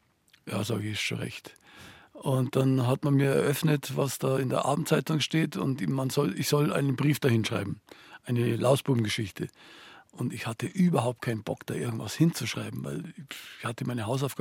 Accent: Silesian Voivodeship, Poland; Und zwar komme ich aus Oberschlesien und Oberschlesien ist nach dem Krieg von den Polen übernommen worden, war dann unter polnischer Verwaltung

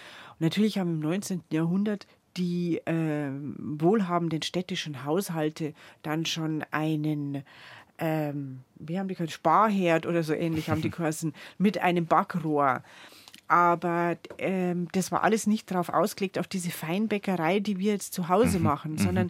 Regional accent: Bavaria, Germany; Also bei uns in Südbayern gibt es den noch gar nicht so lang.

